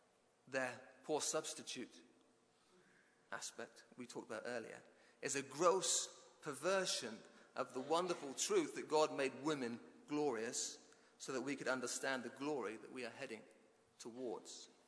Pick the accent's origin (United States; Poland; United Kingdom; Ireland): United Kingdom; I'm British, I don't crank.